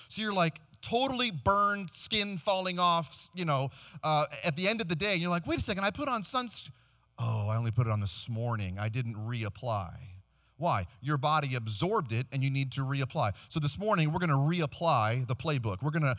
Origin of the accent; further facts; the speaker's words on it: Maryland, United States; I'm from Maryland, right outside of Washington, D.C.